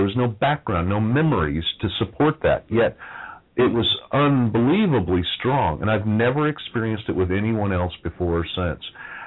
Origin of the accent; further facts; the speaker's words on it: Denver, Colorado, United States; moved away as an adult; also born or lived in Salt Lake City / South Dakota; I mean, I was born in Salt Lake City. No, I wasn't a Mormon. You know, I grew up halfway there, moved to Denver with my folks, grew up the rest of the way, ended up when I was 19 moving to South Dakota